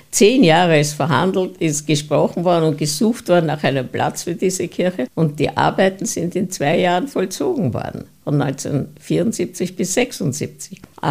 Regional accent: Mauer, Vienna, Austria; Ich bin noch ein Kind des Zweiten Weltkrieges. Ich weiß, wie es bei uns in Mauer zugegangen ist.

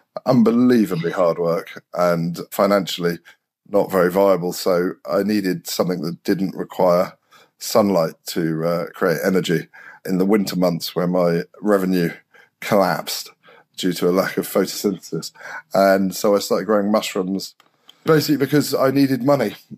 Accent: South West England, United Kingdom; also born or lived in France; I grew up in Longleat Forest, so I've spent a huge amount of time.

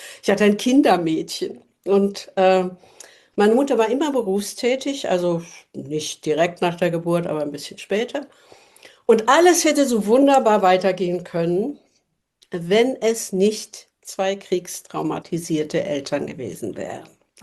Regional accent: Munich, Bavaria, Germany; born there; ich bin in München geboren, ein echtes Münchner Kindl, aber nur die ersten paar Lebensjahre.

